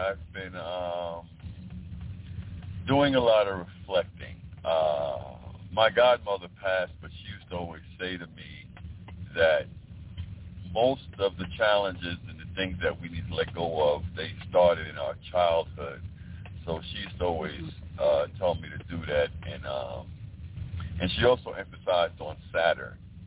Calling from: South Carolina, United States; I'm calling from the Carolinas, South Carolina.

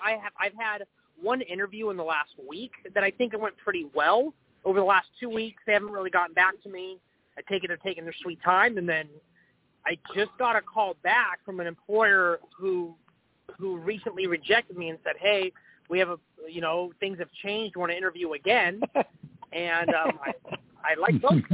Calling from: Sacramento, California, United States; I'm calling from Sacramento.

